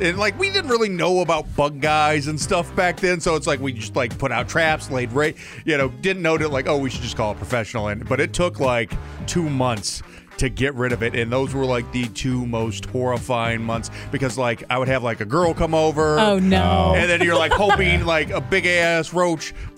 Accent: Missouri, United States; Growing up in Missouri, you know, with all the water and all the rain

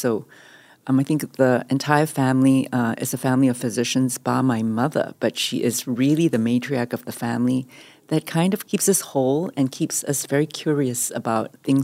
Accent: Singapore; So I'm originally from Singapore, and I'm one of three children to my parents who were both originally from Shanghai and were first-generation immigrants to Singapore.

